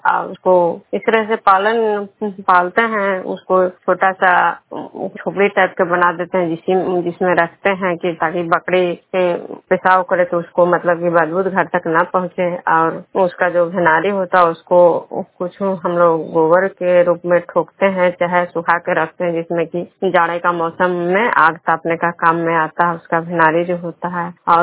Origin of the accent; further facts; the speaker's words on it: Vishnupur, Bihar, India; मैं विष्णुपुर ग्राम खुजरा पंचायत नालंदा जिला नगरनौसा प्रखंड के निवासी हूँ।